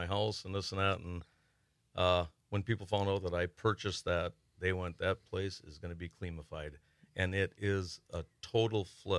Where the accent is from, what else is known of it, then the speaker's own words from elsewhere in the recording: Iron Mountain, Michigan, United States; also born or lived in Marinette; I was only in that store one time in the 18 years I lived in Marinette. I came from Iron Mountain.